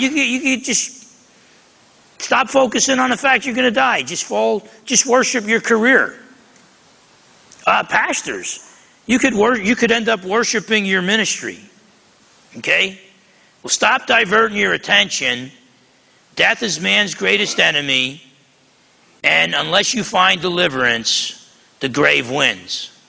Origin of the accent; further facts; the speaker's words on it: New Jersey, United States; I'm from New Jersey, so it's half empty and leaking.